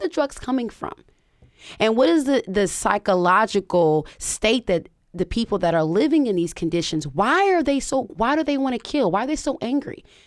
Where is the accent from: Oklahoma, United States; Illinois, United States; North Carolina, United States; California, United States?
California, United States; Oakland; you know, I'm from Oakland. And not only am I from Oakland, I am from East Oakland.